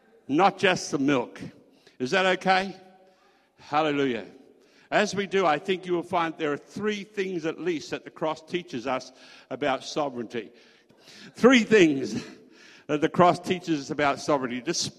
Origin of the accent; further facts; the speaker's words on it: Queensland, Australia; who'd grown up in the same area that I grew up in Queensland